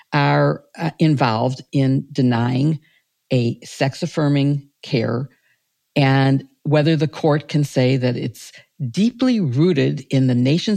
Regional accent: Midwest, United States; accent: Midwest; Even with my Midwest accent.

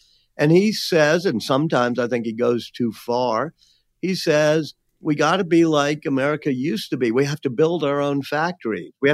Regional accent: New Orleans, Louisiana, United States; You know, I love being back in my hometown in New Orleans, teaching the next generation of students here at Tulane.

